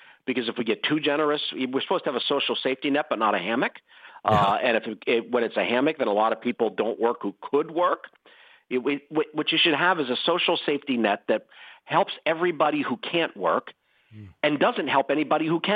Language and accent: English; Pennsylvania, United States; Josh Shapiro, the governor of my home state, Pennsylvania, will be chosen as the vice presidential nominee.